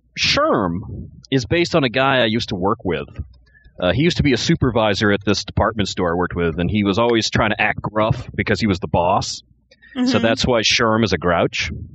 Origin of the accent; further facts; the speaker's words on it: Massachusetts, United States; and I'm from New England and Massachusetts specifically.